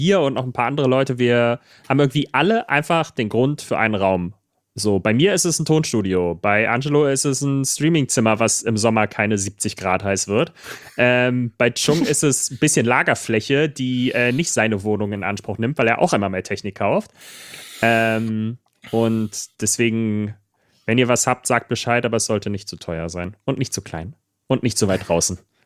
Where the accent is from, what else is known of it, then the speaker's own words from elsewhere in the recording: Berlin, Germany; ich bin in Neukölln geboren und wohne da bis auf ein bisschen Sachsen seit Beginn meiner Tage.